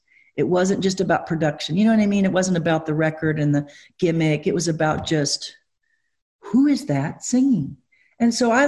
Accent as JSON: {"language": "English", "region": "Kentucky", "country": "United States", "tie": "born there", "also_born_or_lived": "Nashville, Tennessee", "said": "So I was born in Kentucky, 1964. We moved to Hollyweird, went there, came back. If you read the book, we're like literally in the U-Haul at pretty much every couple of years. My mother, Gypsy, we come to Nashville in 1978."}